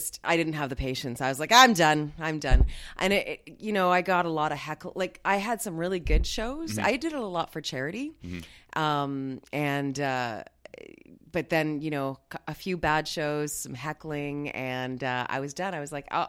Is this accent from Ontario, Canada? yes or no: no; Fredericton, New Brunswick, Canada; Born and raised in the Maritimes.